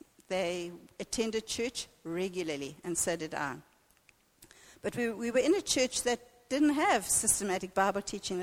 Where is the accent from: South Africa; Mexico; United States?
South Africa; Cape Town, Western Cape; growing up in Cape Town in the 50s and 60s